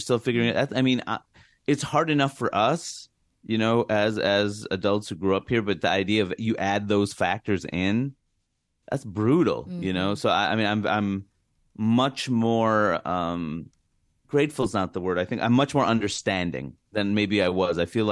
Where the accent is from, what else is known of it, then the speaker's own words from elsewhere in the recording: South India, India; I'm South Indian. We speak Telugu in our part of Southern India. And, you know, I don't speak it fluently. I understand enough, but not enough to really have a complicated conversation